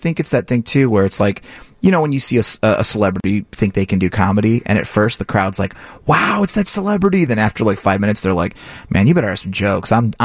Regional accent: Indiana, United States; I grew up in Indiana, so I'd go to the Hammond Civic Center.

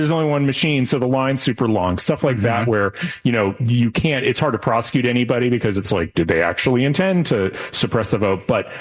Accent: California, United States; also born or lived in Washington, D.C.; I'm not from Philly originally. Like, I'm a California kid and lived in D.C., never lived in Philly.

